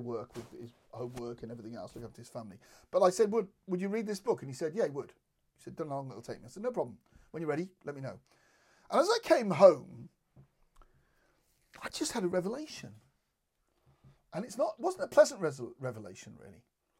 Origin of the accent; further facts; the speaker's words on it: United Kingdom; because of course we're British.